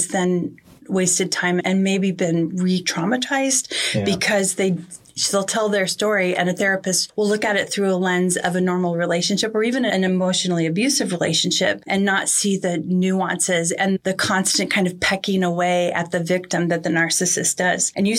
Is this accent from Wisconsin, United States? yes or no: no; San Diego, California, United States; So no, I was born here in San Diego and lived here most of my life, moved away for a while and then came back.